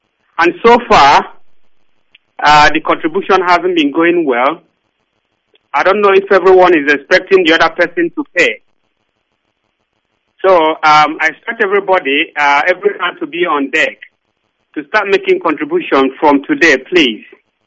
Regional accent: Obagi, Nigeria; I am from Obagi in Ogu, or within Ogu Province, Biafra land.

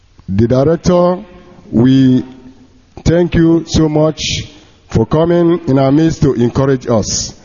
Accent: Enugu, Nigeria; I am from Enugu in Anambra State.

